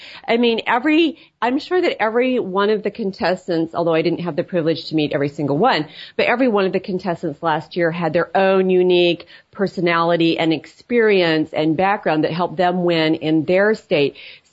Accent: Minnesota, United States; In Wisconsin, and I love Wisconsin because I'm from Minnesota.

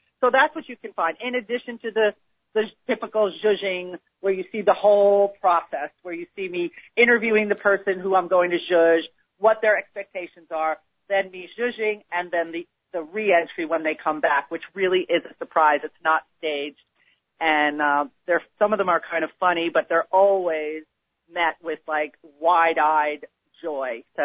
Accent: Greenwich, Connecticut, United States; I have never not been in the house where I grew up in Greenwich, Connecticut on Christmas Day.

